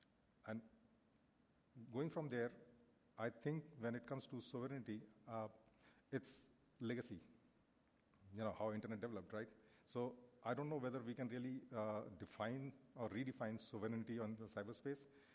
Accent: India; I'm from India. I work with the civil society.

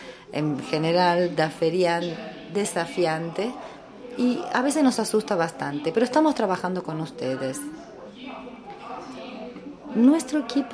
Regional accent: India; Spanish is a second language; una persona que lo propuso es de India, yo soy de India también

